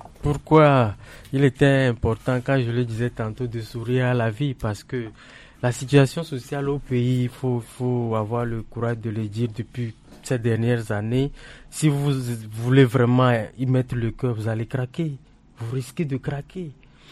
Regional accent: Togo; ça fait quand même mal en tant que Togolais d'entendre qu'au Bénin, au Burkina, c'est pas de la comparaison, mais c'est des faits

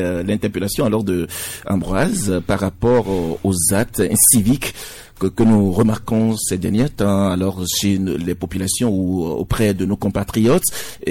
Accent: Togo; c'est le civisme même qui reçoit un coup chez nous au Togo

